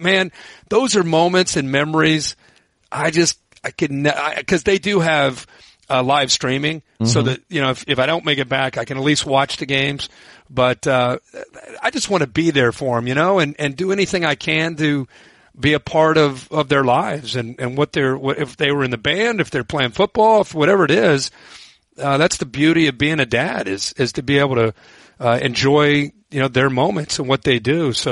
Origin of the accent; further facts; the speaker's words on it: Ohio, United States; I just growing up in Ohio, it's kind of part of your way you're raised.